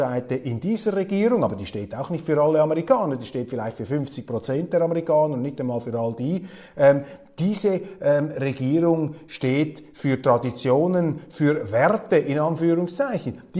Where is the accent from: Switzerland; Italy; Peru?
Switzerland; ich würde mich auch dem Westen zurechnen, auch als Schweizer, selbstverständlich